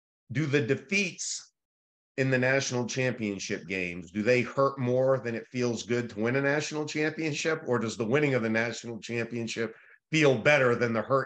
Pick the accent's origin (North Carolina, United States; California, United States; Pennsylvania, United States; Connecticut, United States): Connecticut, United States; He saw that I was from Connecticut, so we shared that common experience.